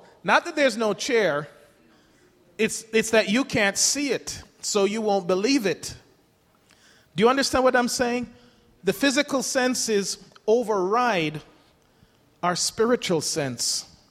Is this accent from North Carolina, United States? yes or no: no; Missouri, United States; I'm from Missouri. Show me state.